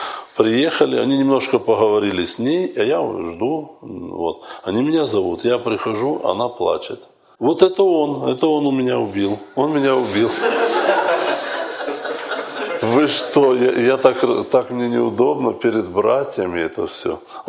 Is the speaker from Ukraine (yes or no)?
no; Moldova; Ну я молдаванка, но я плохо училась.